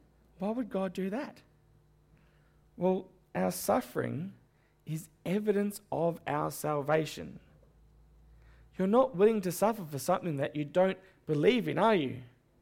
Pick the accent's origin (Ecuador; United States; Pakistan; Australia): Australia; Hobart, Tasmania; I remember when I was growing up in Hobart, we used to live in the manse